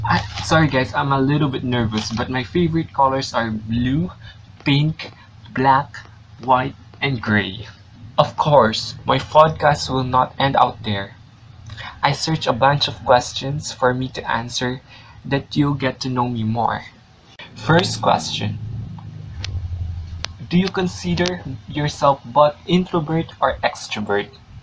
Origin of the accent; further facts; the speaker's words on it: Philippines; English is a second language; I am a pure-blooded Filipino. I'm from the Philippines. I do speak Filipino and English